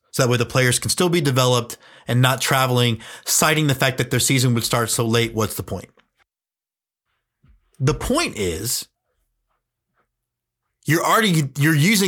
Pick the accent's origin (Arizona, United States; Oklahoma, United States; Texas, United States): Texas, United States; My home state Corpus Christi Hooks have a whole week planned called Spirit Week.